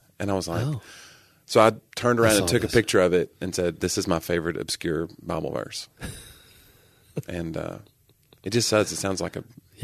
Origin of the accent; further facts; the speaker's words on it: Fountain City, Tennessee, United States; there was somebody like that in Knoxville or near Knoxville where I grew up in Fountain City.